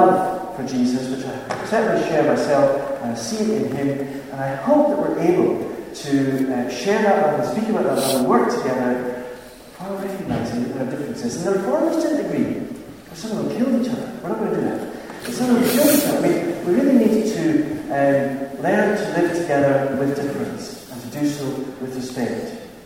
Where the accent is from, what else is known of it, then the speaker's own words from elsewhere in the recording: Scotland, United Kingdom; Okay, I'm a Scottish Calvinist, so I'm not nearly as optimistic as you suggested